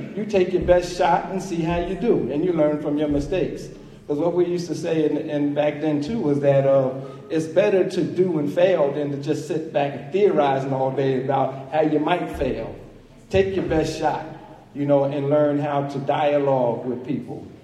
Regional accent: New Jersey, United States; like I'm from New Jersey, small town in New Jersey, so there would be Panthers would come from New York to show us pretty much how to be Panthers.

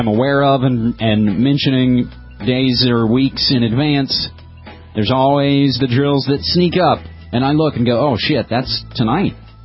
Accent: West Virginia, United States; Always looking for ways to defend and promote my home state of West Virginia

